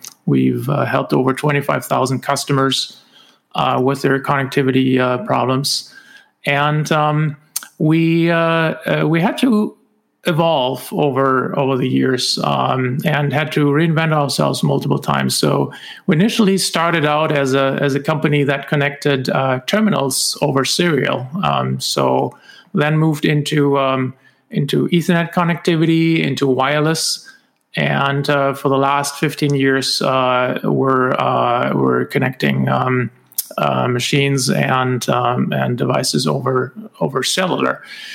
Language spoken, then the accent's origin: English; Germany; now in United States; So I'm originally from Germany. I live in the States now for over two decades now.